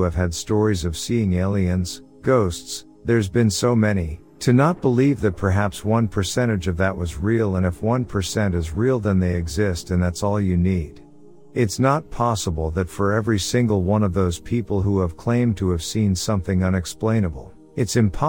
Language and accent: English; Australia; I'm from Australia. I'm 22 years old.